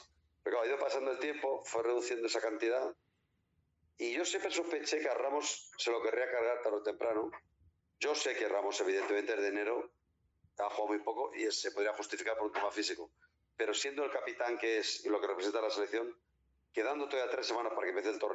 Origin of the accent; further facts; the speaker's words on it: Spain; como yo soy muy español, gane España el Mundial